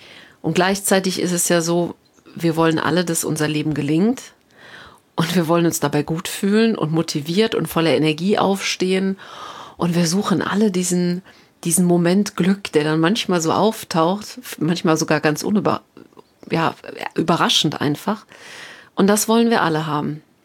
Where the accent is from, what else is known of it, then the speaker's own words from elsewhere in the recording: Rhineland, Germany; ich komme ja hier aus dem Rheinland